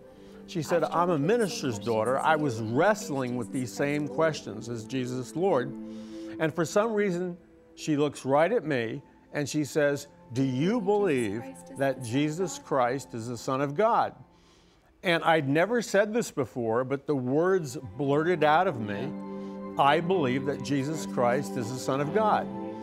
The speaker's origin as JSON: {"language": "English", "region": "New York", "country": "United States", "said": "I'm from New York."}